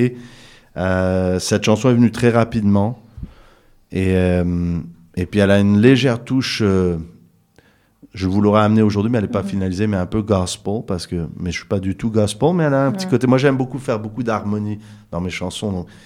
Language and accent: French; Gap, Provence-Alpes-Côte d'Azur, France; born there; also born or lived in Canada; je suis un peu de partout. Je suis né en France, à Gap, mais sans être vraiment... Comme je dis souvent, j'ai été élevé français, mais pas vécu longtemps en France, 2 ans. J'ai vécu au Canada parce que mon père est canadien-anglais